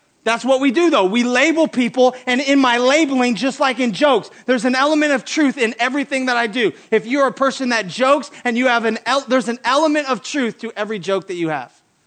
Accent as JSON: {"language": "English", "town": "Granite City", "region": "Illinois", "country": "United States", "said": "Sorry, I'm a Granite City guy."}